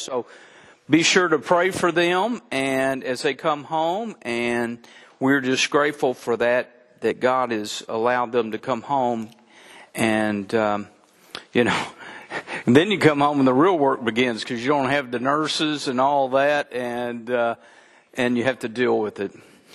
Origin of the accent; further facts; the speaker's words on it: Texas, United States; Now, I'm a Texan.